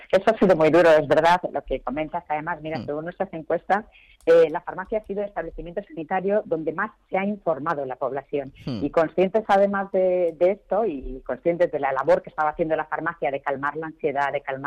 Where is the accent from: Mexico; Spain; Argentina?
Spain; es importante que nos quede claro como españoles